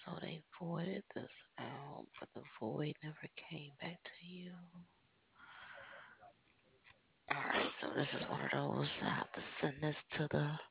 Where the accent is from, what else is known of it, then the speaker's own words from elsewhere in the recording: Chicago, Illinois, United States; just because I'm actually from Chicago, still have family there, so I looked up their weather today.